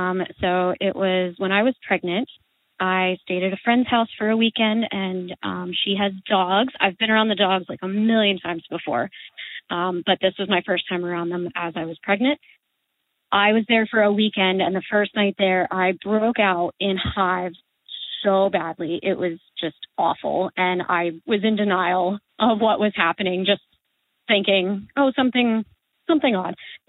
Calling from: Pennsylvania, United States; I'm calling from Pennsylvania

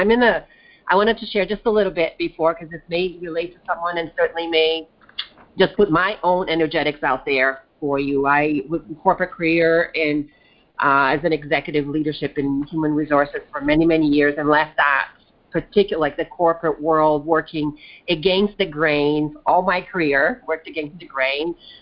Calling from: Canada; I'm actually calling from Canada.

